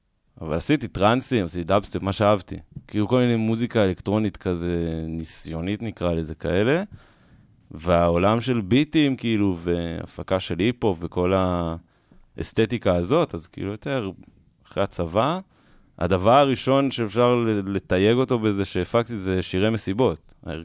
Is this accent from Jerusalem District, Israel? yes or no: yes; Jerusalem, Jerusalem District, Israel; אז גדלתי כאילו בירושלים בסצנות האלה, כאילו.